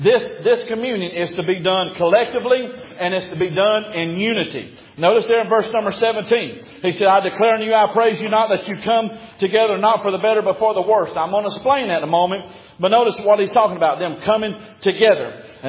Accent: Alabama, United States; No, if I'm from Alabama, they run up and drink the rest of the juice that ain't used in the communion.

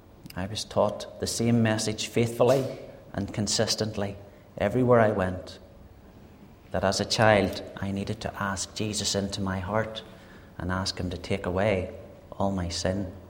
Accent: Cookstown, Northern Ireland, United Kingdom; I'm originally from just outside Cookstown, and I was brought up and reared in Cookstown Free Presbyterian Church.

